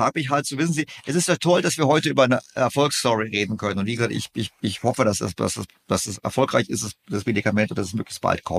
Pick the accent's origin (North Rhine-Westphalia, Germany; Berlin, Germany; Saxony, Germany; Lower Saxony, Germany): Berlin, Germany; Weil ich bin ja auch Berliner